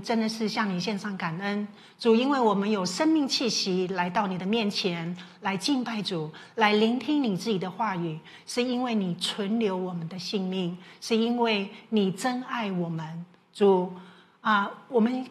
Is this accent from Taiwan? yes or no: yes; Taiwan; 我们会想要去打，是因为我们从台湾来的。